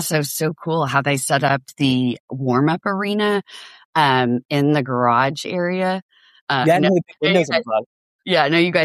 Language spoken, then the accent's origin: English; Dallas, Texas, United States; I'm from Dallas.